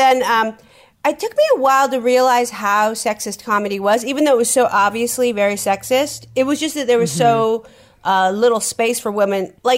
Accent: San Francisco, California, United States; I grew up in San Francisco. My parents owned a gay bookstore.

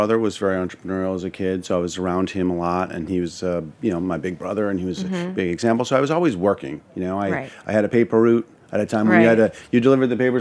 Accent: Montreal, Quebec, Canada; I grew up in Montreal.

